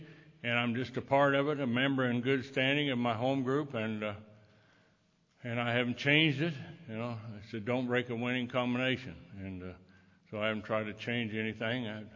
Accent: Texas-Oklahoma panhandle, United States; I was born and reared in the Texas-Oklahoma panhandle, no man's land, out in kind of no man's land there.

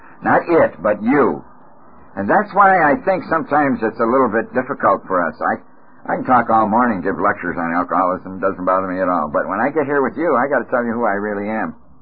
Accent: Chicago, Illinois, United States; born there; I was born in Chicago, Illinois, on the south side of Chicago. I was born into a fine Christian family.

